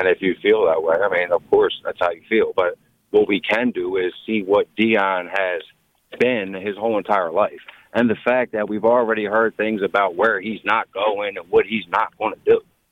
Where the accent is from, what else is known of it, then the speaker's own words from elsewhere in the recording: Baltimore, Maryland, United States; Of course, I'm from Baltimore, Maryland. You know, I love everything Baltimore and Maryland